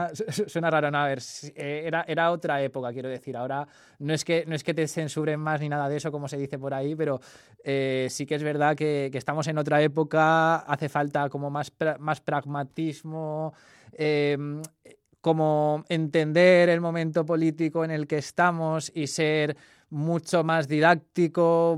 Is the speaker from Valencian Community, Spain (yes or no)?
yes; Valencia, Valencian Community, Spain; born there; No, nací allá en Valencia.